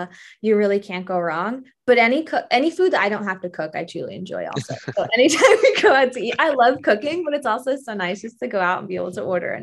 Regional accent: New York, United States; My husband, we are from New York originally

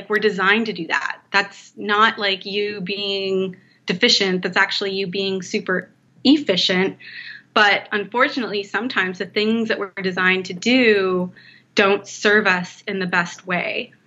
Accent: Canada; I'm from Canada, so I use cross-country skiing as a metaphor.

